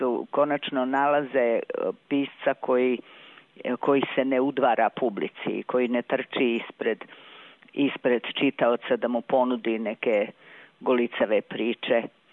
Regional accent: Vojvodina, Serbia; ja sam došla iz Vojvodine

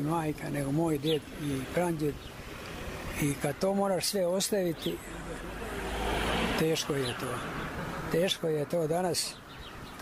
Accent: Veliki Gradac, Sisak-Moslavina County, Croatia; moved away; Ja sam iz opštine Gline, Veliki Gradac, to mi je rodno mjesto.

